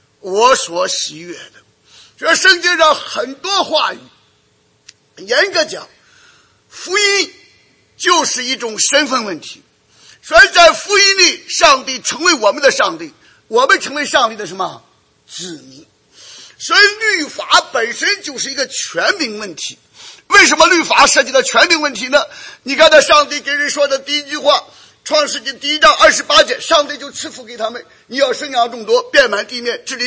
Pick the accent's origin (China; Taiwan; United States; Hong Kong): United States; 我们虽然身为美国人、美国公民啊，我们有游行示威的权利啊